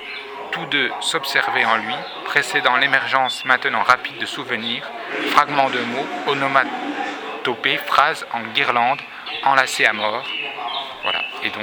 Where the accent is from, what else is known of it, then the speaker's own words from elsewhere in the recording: Belfort, Bourgogne-Franche-Comté, France; Je viens de Belfort